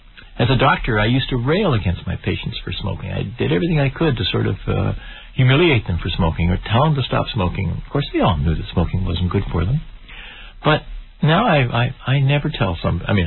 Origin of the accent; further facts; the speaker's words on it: Toronto, Ontario, Canada; I was born in Toronto and grew up there.